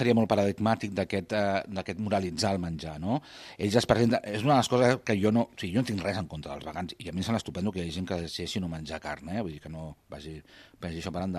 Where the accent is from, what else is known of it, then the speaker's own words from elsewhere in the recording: Barcelona, Catalonia, Spain; jo que sóc de Barcelona, sóc també de Barcelona que les Rambles, tenia aquesta mirada una mica molt barcelonina